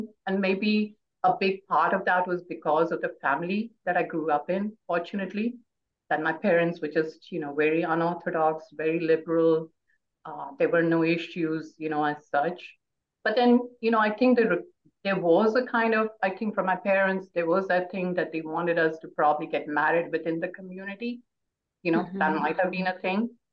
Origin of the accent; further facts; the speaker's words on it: India; being the time that I grew up in India